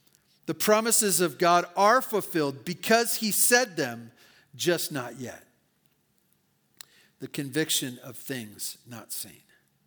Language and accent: English; Santa Barbara, California, United States; I remember also that when I grew up in Santa Barbara and my mom would take me as a young boy and she'd take me shopping.